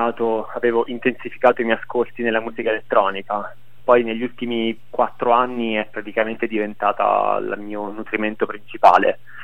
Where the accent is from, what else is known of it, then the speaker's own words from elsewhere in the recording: Abruzzo, Italy; now in Bologna, Italy; Io vengo dall'Abruzzo, uh-huh. dalla provincia dell'Aquila, e vivo a Bologna da molto tempo, quindi okay. diciamo per... mi sento molto bolognese.